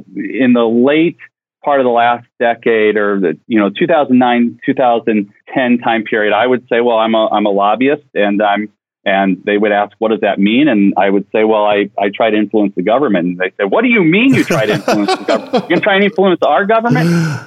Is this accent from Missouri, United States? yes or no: yes; Missouri, United States; moved away as an adult; now in Washington, United States; I came out to Washington to work for my hometown Congressman Dick Gephardt.